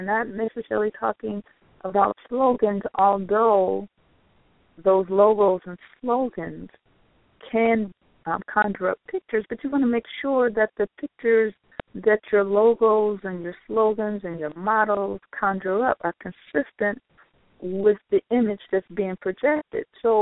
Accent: Chicago, Illinois, United States; Like I said, I'm from Chicago.

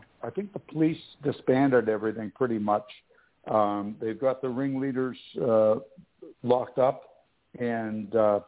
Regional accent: Canada; And as soon as I said I was from Canada and I said, we have trucks, she said, give me your card.

